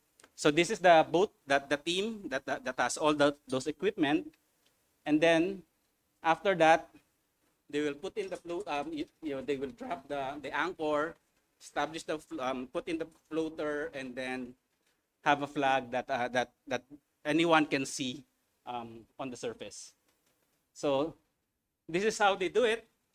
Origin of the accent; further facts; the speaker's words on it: Philippines; from the Philippines